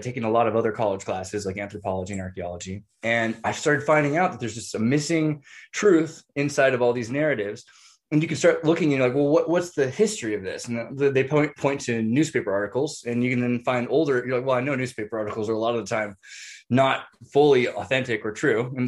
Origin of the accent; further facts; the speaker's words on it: Santa Cruz, California, United States; I come from Santa Cruz, California